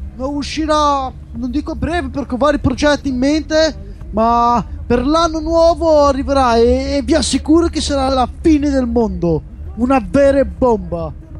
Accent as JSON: {"language": "Italian", "town": "Campogagliano", "region": "Emilia-Romagna", "country": "Italy", "tie": "born or raised there", "said": "in un negozio di Rubiera vicino al mio paese d'origine, Campogagliano"}